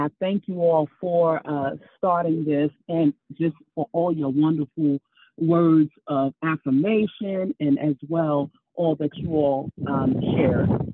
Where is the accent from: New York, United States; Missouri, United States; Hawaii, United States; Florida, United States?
New York, United States; now in Maryland, United States; I'm from Maryland. And well, I'm from New York, but I live in Maryland.